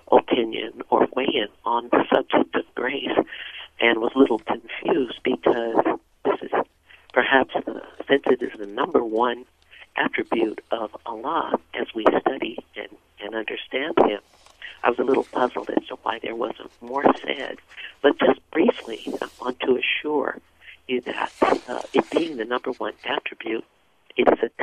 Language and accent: English; Oakland, California, United States; I'm from Oakland, so I'm in the Bay Area. And I'm Muslim.